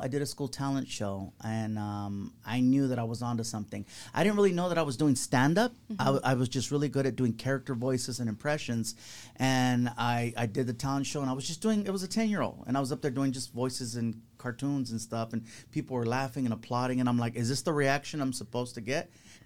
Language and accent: English; San Diego, California, United States; also born or lived in Chula Vista; I'm from San Diego, California. I was born in Chula Vista, July 15, 1976.